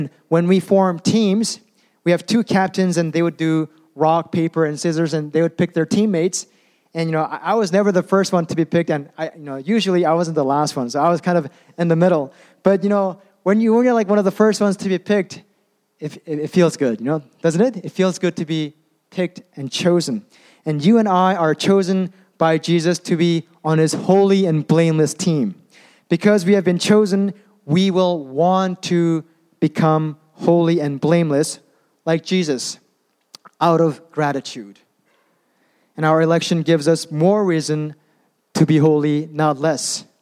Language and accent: English; South Korea; When I was growing up in Korea, all the boys in the neighborhood